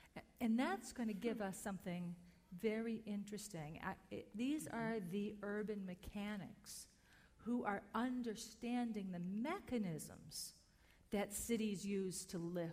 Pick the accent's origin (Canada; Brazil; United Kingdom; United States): United States; Cleveland, Ohio; I grew up in Cleveland.